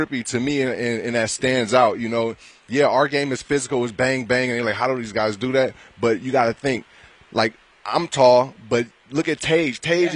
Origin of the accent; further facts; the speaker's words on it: California, United States; now in San Diego, United States; So I'm from the Bay Area, and we got the Sharks out there. Yeah. But I live in San Diego